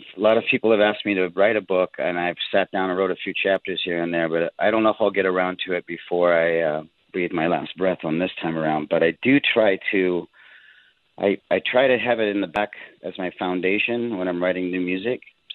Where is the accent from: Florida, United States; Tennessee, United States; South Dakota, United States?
South Dakota, United States; I grew up Catholic in South Dakota, going to church every Sunday, and I was an altar boy